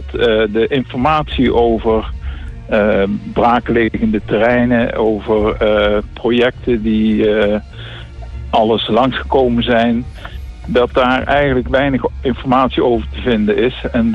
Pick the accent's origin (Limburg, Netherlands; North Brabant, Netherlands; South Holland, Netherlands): North Brabant, Netherlands; Grave; En omdat ik uit Graven kom, ken ik die projecten en plaatsen natuurlijk.